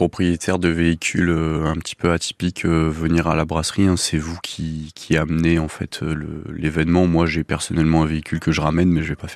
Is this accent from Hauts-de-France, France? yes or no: no; Provence-Alpes-Côte d'Azur, France; Dans les Alpes-Maritimes.